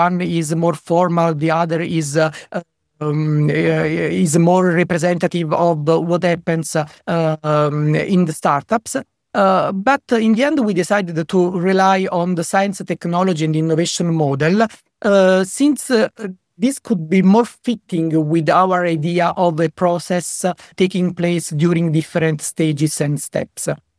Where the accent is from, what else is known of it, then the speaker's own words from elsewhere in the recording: Italy; English is a second language; I am from Italy